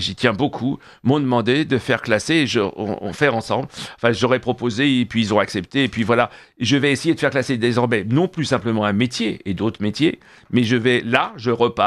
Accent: Paris, Île-de-France, France; born there; je suis né à Paris, voilà, Paris 12e, à l'hôpital des Diaconesses

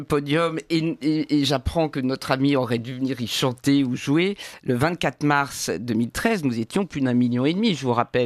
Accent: Lyon, Auvergne-Rhône-Alpes, France; born there; à Lyon en 1962

